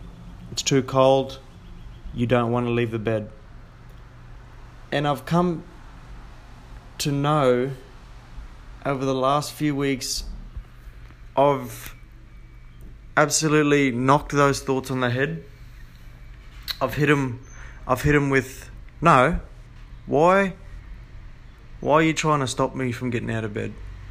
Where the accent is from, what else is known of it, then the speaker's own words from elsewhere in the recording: Queensland, Australia; now in Sydney, Australia; I'm out of my hometown. I'm from North Queensland, so it's a bit of a struggle for myself.